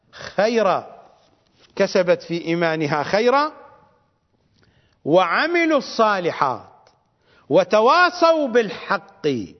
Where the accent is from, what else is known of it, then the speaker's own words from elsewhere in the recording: Iraq; وهذا هو سبب البلاء عندنا في العراق